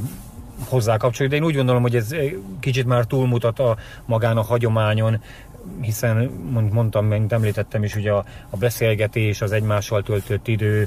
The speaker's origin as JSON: {"language": "Hungarian", "town": "Miskolc", "region": "Borsod-Abaúj-Zemplén", "country": "Hungary", "tie": "born there", "said": "mivel én miskolci születésű vagyok"}